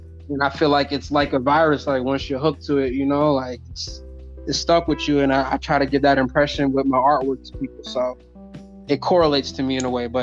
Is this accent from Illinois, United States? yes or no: no; New York, United States; also born or lived in Florida; So I'm originally from New York, and I was doing graphic design